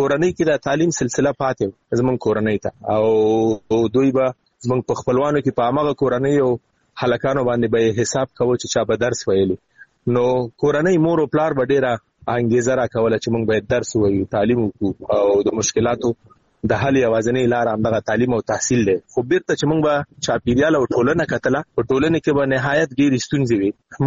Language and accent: Pashto; Afghanistan; also born or lived in Iran; په همدې اساس باندې یو علت دا شی و چې مونږ راغلو افغانستان ته.